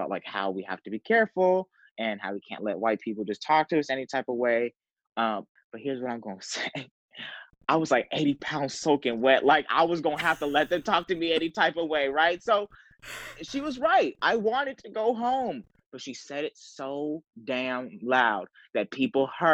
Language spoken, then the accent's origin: English; Austin, Texas, United States; also born or lived in Chicago; I moved to Austin when I was very young. I did, however, spend large chunks of my life as much as like months at a time back home in Chicago.